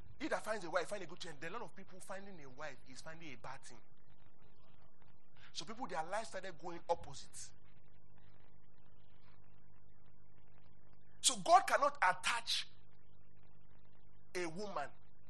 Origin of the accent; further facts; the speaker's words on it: Abuja, Federal Capital Territory, Nigeria; It is a language I grew up learning in Abuja city, which is Yoruba.